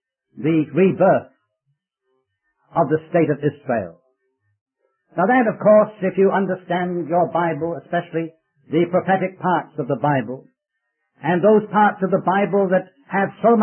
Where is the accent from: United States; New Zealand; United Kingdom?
United Kingdom; born or raised there